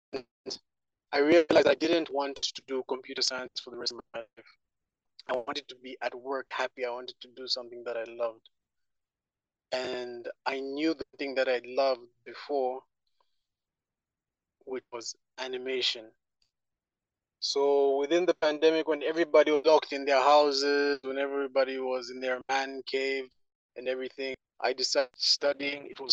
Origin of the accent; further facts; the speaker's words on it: Cape Town, Western Cape, South Africa; also born or lived in Johannesburg; So I was born in Cape Town, South Africa. Much of that is really fog in my memory. But let me just move to the time where we moved into Johannesburg.